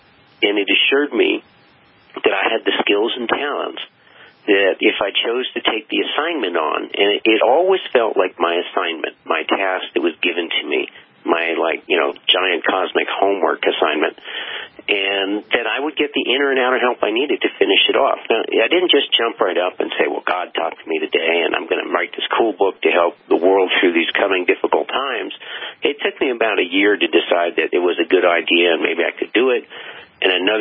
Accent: Vermont, United States; I grew up in Vermont. My parents loved the backcountry.

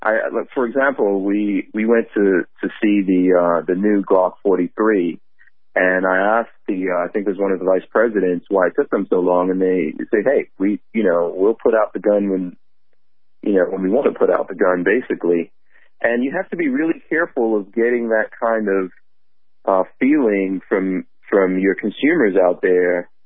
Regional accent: New York, United States; I mean, I grew up in New York. Under Mayor Ed Koch.

